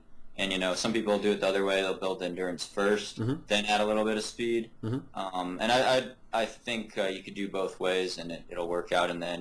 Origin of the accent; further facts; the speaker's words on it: Oregon, United States; I grew up in Oregon, so there's a lot of opportunities to run out in the woods